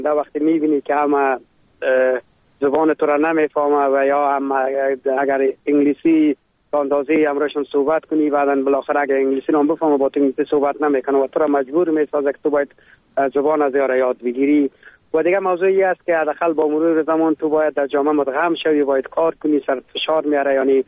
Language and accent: Persian; Afghanistan; now in Germany